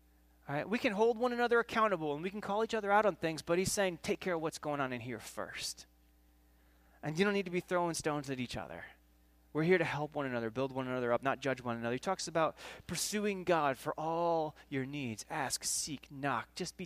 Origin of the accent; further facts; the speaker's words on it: Michigan, United States; I don't deserve to get to say y'all because I'm from Michigan.